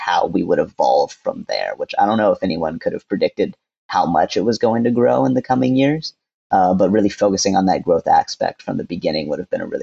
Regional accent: Georgia, United States; Like I said, I grew up in Georgia. So going to sports games down there, you don't see rainbow flags

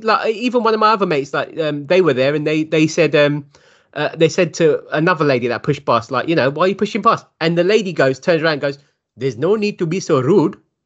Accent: London, United Kingdom; accent: London; where are you from, kind of thing. And I was like, obviously, in my most English, I was like, London

